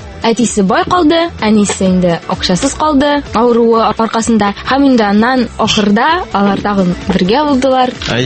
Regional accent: Kazan, Tatarstan, Russia; born there; Мин Казанда тудым.

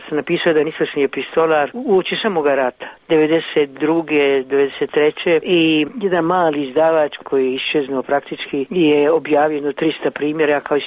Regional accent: Mostar, Herzegovina-Neretva Canton, Bosnia & Herzegovina; u Mostaru, kad je rušen stari most u mom rodnom gradu.

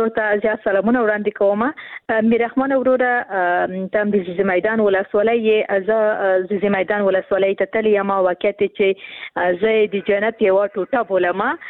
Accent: Khost, Afghanistan; ورور زه هم د خوست یم

